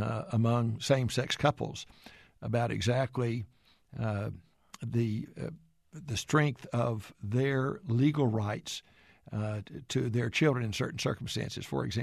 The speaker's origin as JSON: {"language": "English", "town": "Lubbock", "region": "Texas", "country": "United States", "tie": "born or raised there", "said": "I remember I grew up in Lubbock. I graduated from Lubbock High School in 1960. It still was not integrated."}